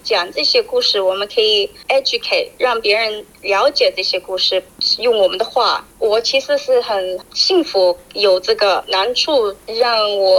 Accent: Australia; 我在澳洲长大的时候，我感觉这个 freedom 是因为我在一个地方是跟我的我的 heritage 我的身份有关系的

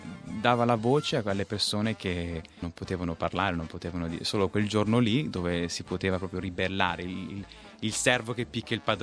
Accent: Sicily, Italy; accent: Sicilian; potevo usare proprio il mio accento siciliano

